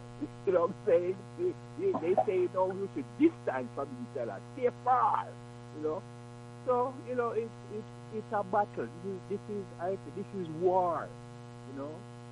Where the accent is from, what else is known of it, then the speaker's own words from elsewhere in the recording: Jamaica; Because I was born in Jamaica. And we grew up with the same culture, music and Saturday morning, cleaning up.